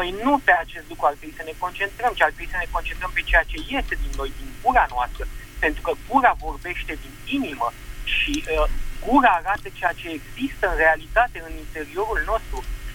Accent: Bucharest, Romania; și vă sunt din București.

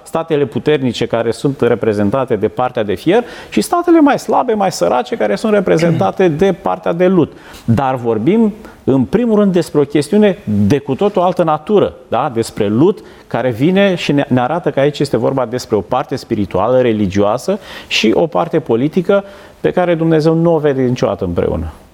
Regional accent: Romania; noi ca români

